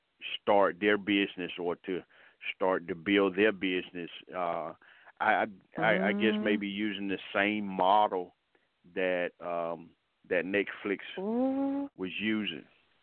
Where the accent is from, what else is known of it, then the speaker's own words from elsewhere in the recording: Atlanta, Georgia, United States; I've been in Atlanta all my life, which is 50 years.